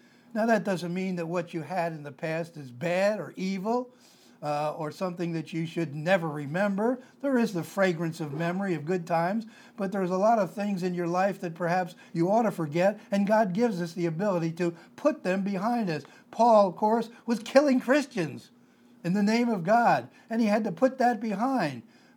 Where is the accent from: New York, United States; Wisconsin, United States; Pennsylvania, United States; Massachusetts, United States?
Pennsylvania, United States; born there; also born or lived in California / New Mexico; now in Portland, United States; I was born in Pennsylvania, and then I went all around the country, ended up in California, and then ended up in New Mexico.